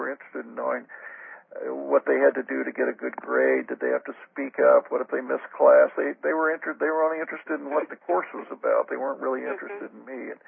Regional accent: Oklahoma, United States; I grew up in Oklahoma in the 50s

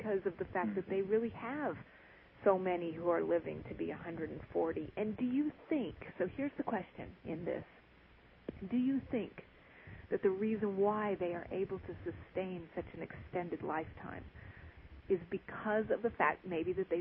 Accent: New Mexico, United States; now in Texas, United States; My home state when I was a kid state of New Mexico, but now I'm in Texas.

